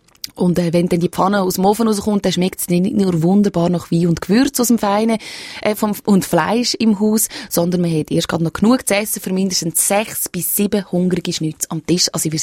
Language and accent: German; Switzerland; das geht mir als Schweizerin manchmal